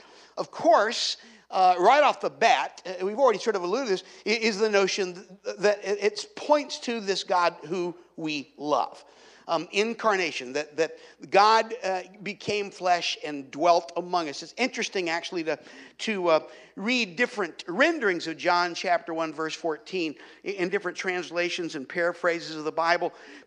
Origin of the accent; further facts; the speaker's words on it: North Carolina, United States; now in California, United States; I don't know kind of what it's like here in California. We're from North Carolina originally, and in North Carolina, in driving education classes